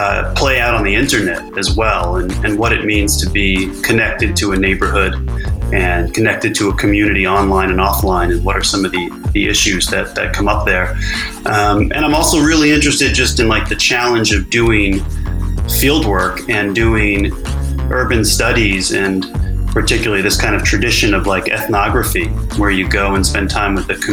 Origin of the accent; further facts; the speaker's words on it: New York, United States; And, you know, I grew up in New York.